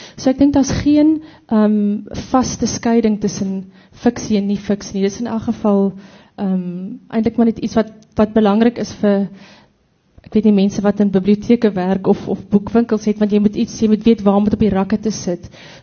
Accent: Viljoenskroon, Free State, South Africa; ek kom van die Mielie Driehoek, van Viljoenskroon, so dis daar tussen dis Botawil Kroonstad wêreld.

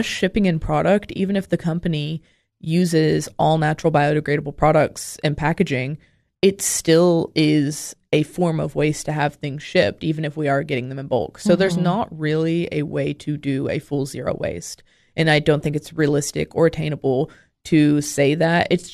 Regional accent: Tennessee, United States; So even though I grew up in Clay County, like, growing up in Tennessee, in small town Tennessee

